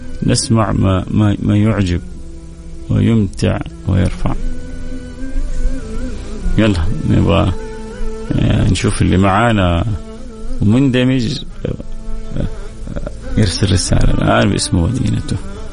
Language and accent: Arabic; Sudan; كان أنا من أهل السودان